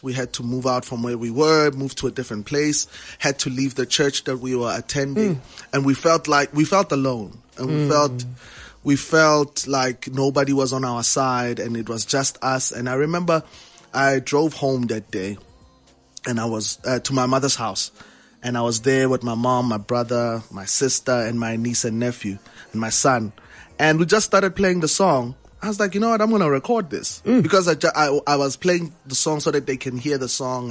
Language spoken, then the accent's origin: English; Kagiso, Gauteng, South Africa; and I'm from Kagiso, Krugersdorp. Born and raised